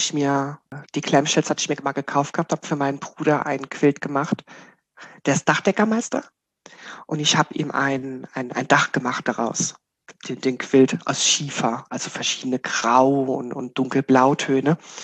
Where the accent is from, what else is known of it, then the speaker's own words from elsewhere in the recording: Germersheim, Rhineland-Palatinate, Germany; Speyer, das ist doch bei mir in der Ecke. Und habe dann zurückgeschrieben, hi, ich bin aus Germersheimer Ecke